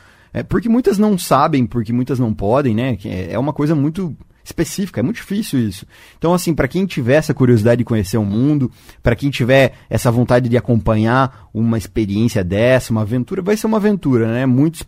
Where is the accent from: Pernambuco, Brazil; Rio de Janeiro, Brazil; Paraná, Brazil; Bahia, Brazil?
Paraná, Brazil; Cascavel; Eu vou sair para São Paulo no dia 14, aqui de Cascavel.